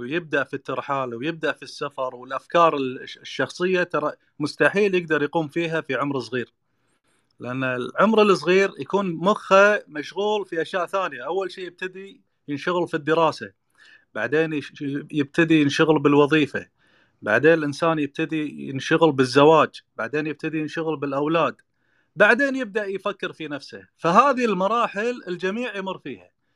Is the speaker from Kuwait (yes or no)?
yes; Kuwait; أنا طبعاً من مواليد الكويت، مواليد سنة 75، مواليد الكويت. الله يحفظك ويحفظ الجميع. طبعا بدايتي أول سنة مواليد الشرق، بعدين انتقلنا إلى منطقة القادسية.